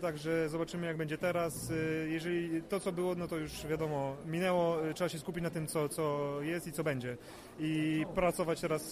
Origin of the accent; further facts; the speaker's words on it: Gorzów Wielkopolski, Lubusz Voivodeship, Poland; Gorzów to moja mała ojczyzna. Powróciłem tutaj po dłuższym okresie niebytności.